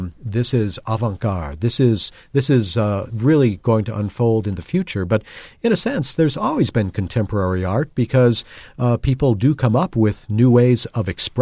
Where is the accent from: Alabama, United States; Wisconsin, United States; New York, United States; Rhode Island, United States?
Wisconsin, United States; Milwaukee; But I grew up on Milwaukee's South Side, and I had maybe been in the art museum once in my life